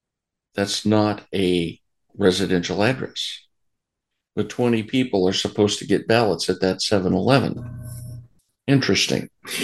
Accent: Florida, United States; Even my home state of Florida doesn't yet do that, but it wouldn't be hard.

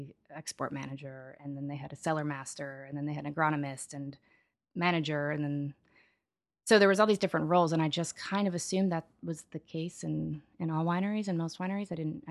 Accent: East Hampton, New York, United States; I'm growing up in East Hampton. The wine scene out there on Long Island wasn't really happening yet. And although I was born upstate, same thing.

